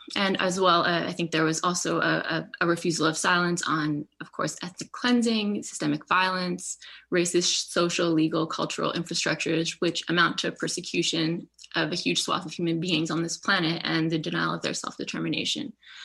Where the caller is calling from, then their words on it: New York City, New York, United States; So yes, as Stefan mentioned, I'm speaking today from New York City, which is the traditional unceded Lenape land